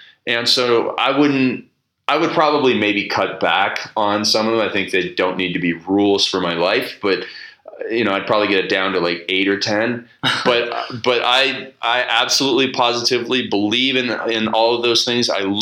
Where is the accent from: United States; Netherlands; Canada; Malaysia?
Canada; I'm Canadian, so I'm okay with getting the names wrong.